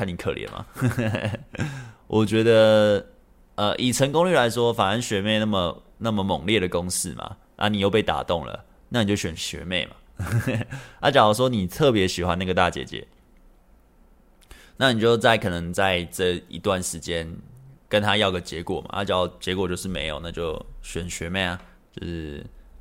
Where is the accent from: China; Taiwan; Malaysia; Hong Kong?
Malaysia; Central Malaysia; 可是我是中部，她在北部，我们都是马来西亚人。